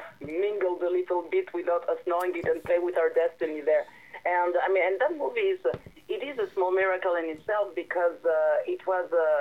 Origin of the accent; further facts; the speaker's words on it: Texas, United States; I'm from Texas. Oh, my. I'm even from Texas.